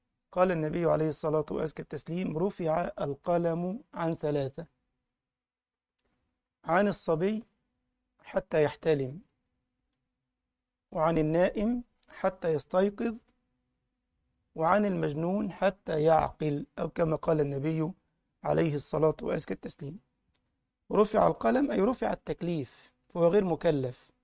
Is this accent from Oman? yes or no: no; Egypt; أي والله، احنا عندنا في مصر المنبه اللي هو بيقعد يرن جامد ده